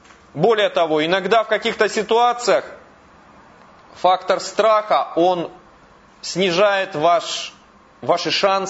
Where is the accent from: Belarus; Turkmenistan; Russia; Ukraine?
Russia; Budyonnovsk, Stavropol Krai; Вот я помню мой родной город Буденновск